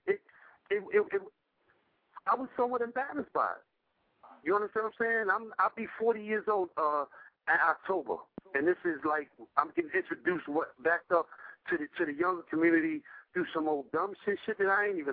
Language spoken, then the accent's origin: English; New York, United States; now in Philadelphia, United States; But people got to realize I'm born and raised in New York. Like, that's where my roots is at.